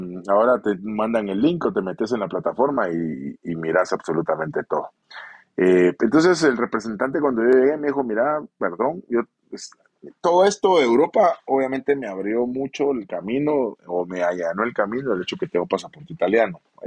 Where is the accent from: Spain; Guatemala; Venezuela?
Guatemala; moved away; si me vine desde Guatemala acá a un equipo de tercera